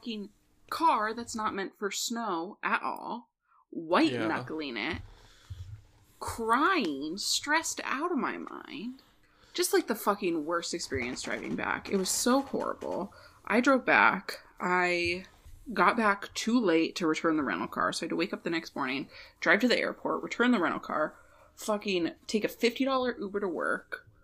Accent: New England, United States; Because I actually fucking hate Dunkin' Donuts, but that's because I grew up in New England.

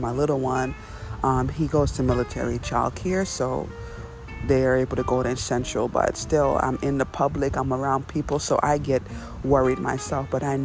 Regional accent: New York City, New York, United States; also born or lived in Trinidad; I was born in Trinidad. I grew up in New York City

